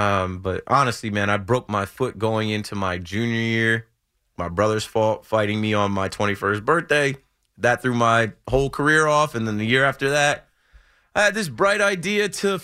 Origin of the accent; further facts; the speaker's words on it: New Jersey, United States; I'm from Jersey. I'm in New York all the time.